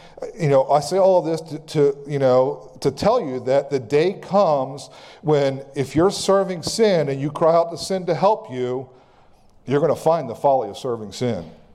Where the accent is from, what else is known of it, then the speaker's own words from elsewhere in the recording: United States; And I'm an American, so they come to me and, hey, buddy, get away from me.